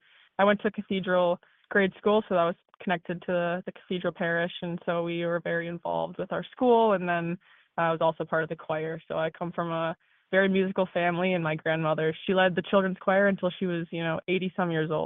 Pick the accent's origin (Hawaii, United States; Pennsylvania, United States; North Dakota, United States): North Dakota, United States; Bismarck; I am from Bismarck, North Dakota, and I am from a family of four kids.